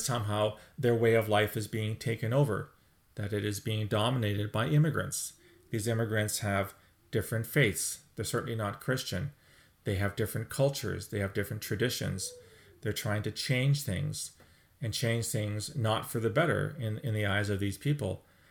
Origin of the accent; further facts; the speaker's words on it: Canada; speaking as a Canadian